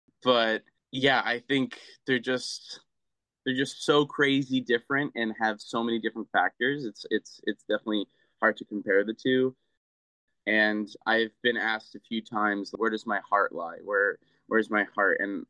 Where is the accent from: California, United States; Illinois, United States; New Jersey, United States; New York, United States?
New Jersey, United States; Yeah, we're all from Jersey. So I live 15 minutes from Montclair